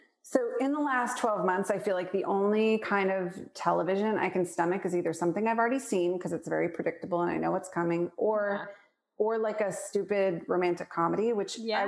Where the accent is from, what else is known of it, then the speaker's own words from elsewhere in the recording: Portland, Oregon, United States; I'm pretty crunchy. I grew up in Portland, Oregon. I'm like a 7.